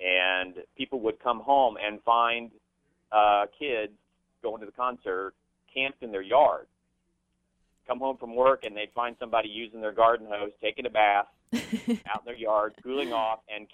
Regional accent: Sedalia, Missouri, United States; I grew up in Sedalia and I was a kid. Actually, I was 12 or 13, just back from Boy Scout camp

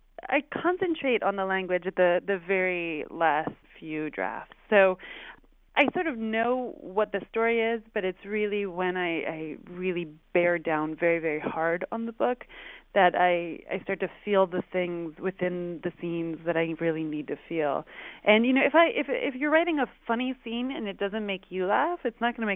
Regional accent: Cooperstown, New York, United States; but I grew up in Cooperstown, New York, and there's Glimmerglass there.

